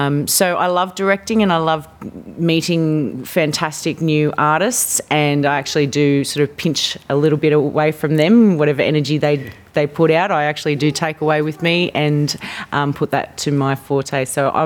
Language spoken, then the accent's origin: English; Taiwan; But I'm actually from Taiwan. My parents, my mum's from Taiwan and my dad's Australian. So I have a Chinese background, an Asian background